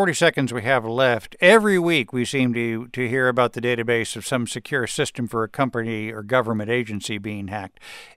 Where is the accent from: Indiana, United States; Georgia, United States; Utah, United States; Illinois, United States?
Illinois, United States; Chicago; I'm from Chicago, you know, where they say that vote fraud and 16-inch softball are the civic sports.